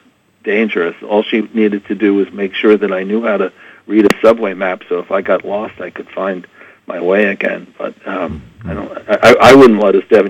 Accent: Bronx, New York, United States; I've always loved art, and even as a little kid growing up in the Bronx, I got my mother to let me get on the subway by myself when I was 7 years old

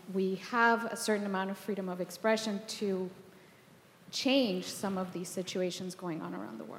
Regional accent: Venezuela; English is a second language; I'm from Venezuela, and you mentioned how the situation over there is also precarious.

